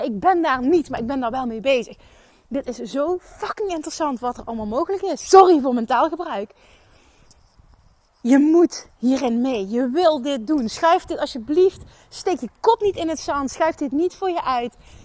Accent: Limburg, Netherlands; accent: Limburg; Ik met mijn Limburgse accent.

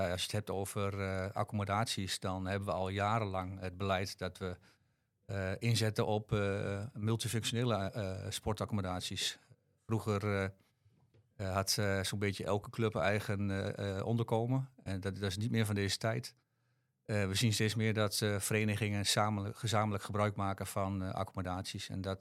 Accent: Haaksbergen, Overijssel, Netherlands; now in Boekelo, Netherlands; Ik ben getrouwd. Ik ben geboren en getogen in Haaksbergen. Ik woon in Boekelo met mijn vrouw en 3 kinderen.

